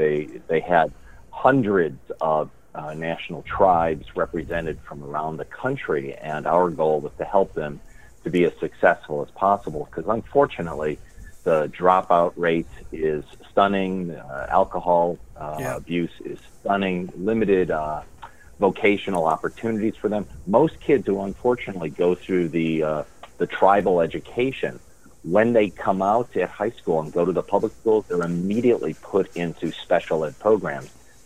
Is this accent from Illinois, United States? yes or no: yes; Chicago, Illinois, United States; now in St. Petersburg, United States; It is a rough life down here. I'm originally from Chicago, and I got sick of winters.